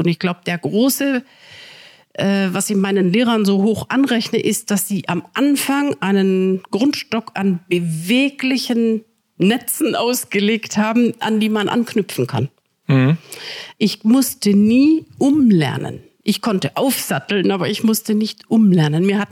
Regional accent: Lahr, Baden-Württemberg, Germany; in Lahr im Schwarzwald, wo ich aufgewachsen bin.

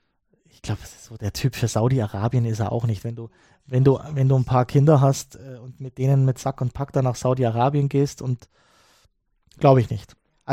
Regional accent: Glasgow, Scotland, United Kingdom; Ich komme aus Glasgow

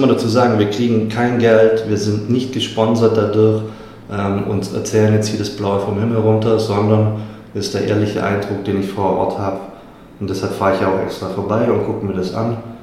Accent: Baden-Württemberg, Germany; im Brot klingt für mich so als Schwabe.

